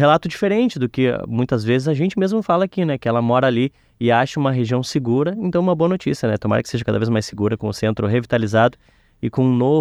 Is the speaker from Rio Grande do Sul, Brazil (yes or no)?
yes; Viamão, Rio Grande do Sul, Brazil; Imagina em Viamão, onde eu cresci, tinha um cinema até há pouco tempo.